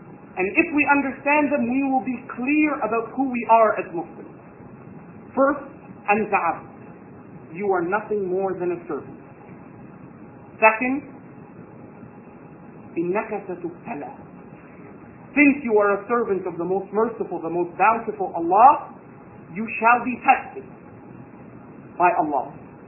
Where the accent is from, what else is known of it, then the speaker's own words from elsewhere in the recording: Toronto, Ontario, Canada; as a Muslim who was born and raised in Toronto, in Canada